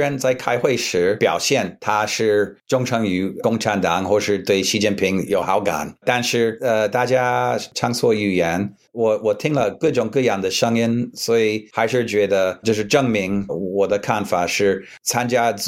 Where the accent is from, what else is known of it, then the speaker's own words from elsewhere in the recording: Washington, District of Columbia, United States; Chinese is a second language; 因为我来自一个小镇叫华盛顿特区，所以我是一个我作为一个土包子来北京这个大城市